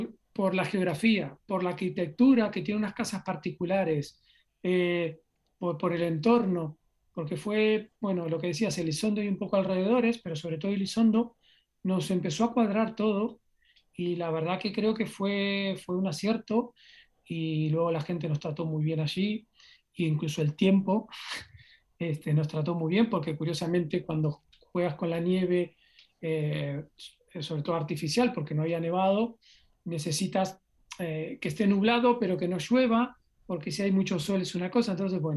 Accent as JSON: {"language": "Spanish", "country": "Uruguay", "said": "yo soy uruguayo y cuando fui a Argentina a trabajar a una agencia muy buena"}